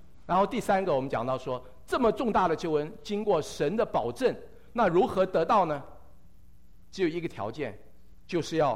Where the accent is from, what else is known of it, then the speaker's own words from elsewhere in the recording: Taiwan; 我们从台湾来的都知道，十几年前来的时候都要带一个电锅，